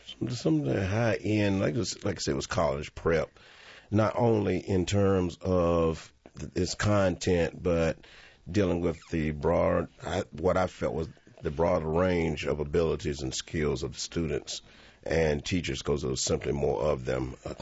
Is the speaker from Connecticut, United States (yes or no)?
no; Wilson, North Carolina, United States; now in Raleigh, United States; Well, I'm originally from Wilson, North Carolina, and a family of six.